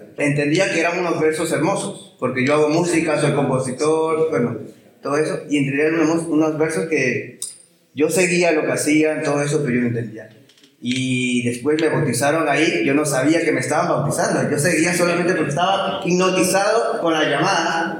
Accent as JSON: {"language": "Spanish", "country": "Ecuador", "said": "soy de Ecuador, tengo 29 años"}